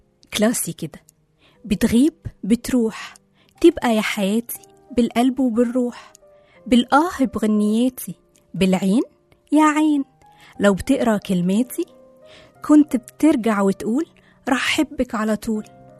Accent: Egypt; وإحنا كمصريين نعشق لبنان واللبنانيين

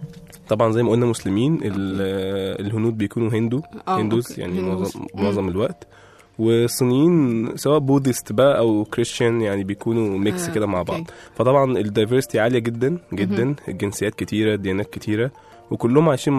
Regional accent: Egypt; مش زي عندنا في مصر مثلا جامعه بريطانيه او جامعه امريكيه

